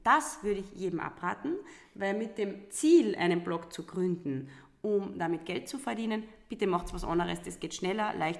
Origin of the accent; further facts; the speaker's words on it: Salzburg, Austria; born there; Klassische, bin eine gebürtige Lungauerin.